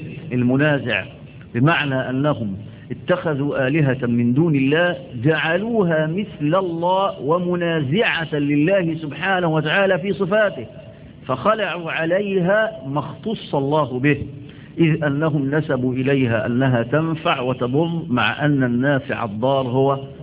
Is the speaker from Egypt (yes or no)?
yes; Egypt; نحن عندنا في مصر بلد الأزهر